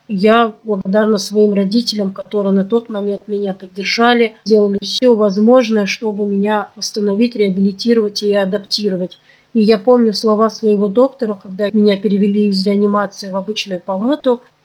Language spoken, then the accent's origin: Russian; Norilsk, Krasnoyarsk Krai, Russia; Я родилась в Красноярском крае, в городе Норильске. Норильск относится к Таймырскому полуострову. Это суровый город, где у нас 9 месяцев зима, все остальное – лето, весна и осень. Там я и в садик ходила, училась в школе.